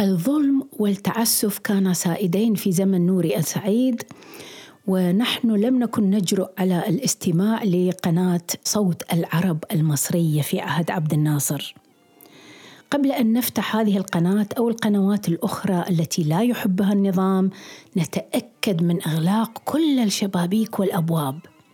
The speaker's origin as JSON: {"language": "Arabic", "town": "Hilla", "region": "Babylon Governorate", "country": "Iraq", "tie": "born or raised there", "also_born_or_lived": "Baghdad", "said": "أنا ولدت في مدينة الحلة وعشت فيها إلى سنة 1952، وبعدها انتقلنا إلى بغداد."}